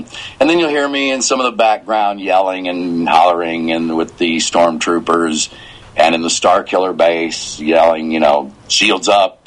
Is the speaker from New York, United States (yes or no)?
no; St. Louis, Missouri, United States; because I live in St. Louis now, my hometown, I had moved back